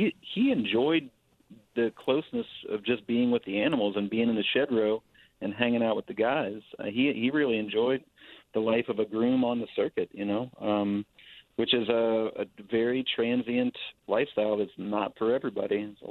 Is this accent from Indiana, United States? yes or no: no; Louisville, Kentucky, United States; I mean, I'm from Louisville. We're from Kentucky, and we're sort of inundated with the majesty of racing and of the Derby